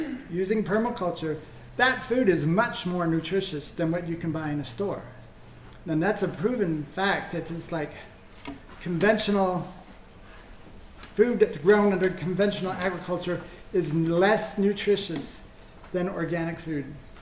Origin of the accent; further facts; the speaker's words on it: South Carolina, United States; moved away; I moved here a long time ago now, and when I first started, I'm originally from South Carolina.